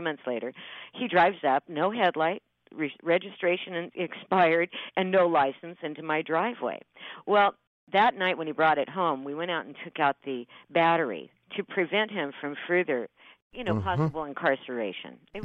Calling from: Ashland, Oregon, United States; I'm from Ashland, Oregon.

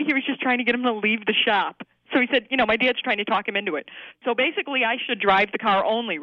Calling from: Lombard, Illinois, United States; I'm calling from Lombard, Illinois.

